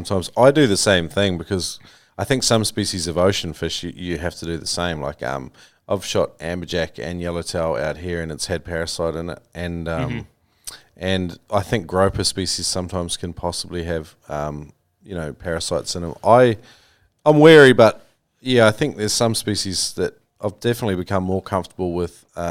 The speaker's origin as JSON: {"language": "English", "country": "New Zealand", "tie": "born or raised there", "said": "I grew up with in New Zealand."}